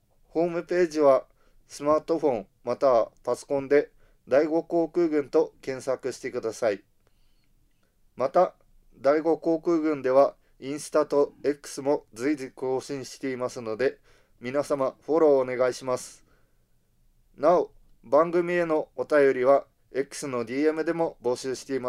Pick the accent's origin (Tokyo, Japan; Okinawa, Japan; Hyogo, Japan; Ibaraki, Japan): Okinawa, Japan; 私も沖縄出身なので